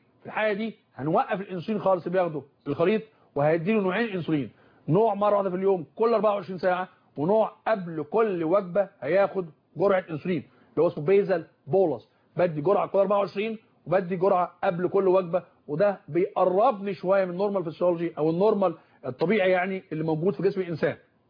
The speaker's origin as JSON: {"language": "Arabic", "country": "Egypt"}